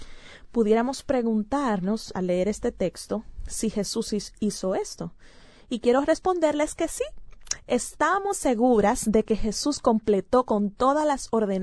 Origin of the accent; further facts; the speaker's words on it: Dominican Republic; Y como nosotras no somos judías, sino dominicanas